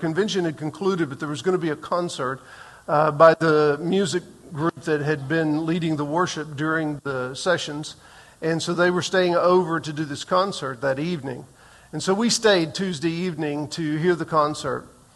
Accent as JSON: {"language": "English", "town": "Sullivan", "region": "Missouri", "country": "United States", "said": "I'm from Sullivan.\""}